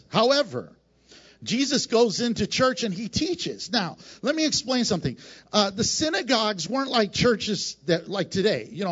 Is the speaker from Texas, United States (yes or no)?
yes; Houston, Texas, United States; You know, I come from the Bible Belt. Houston is the belt buckle of the Bible Belt. And so that's where I come from.